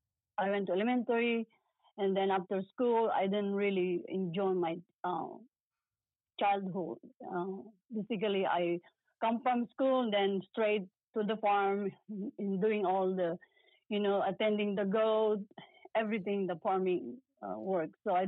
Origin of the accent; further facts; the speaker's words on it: Philippines; I'm born and raised in the Philippines. I grew up and my mom raised me by a single mom. And I live in the farm and we do all the farming and everything.